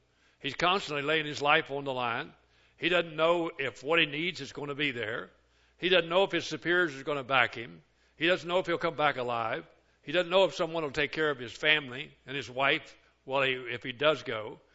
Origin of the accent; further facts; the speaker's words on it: Kentucky, United States; I grew up in Kentucky, and our schools were segregated till 1956 when I graduated.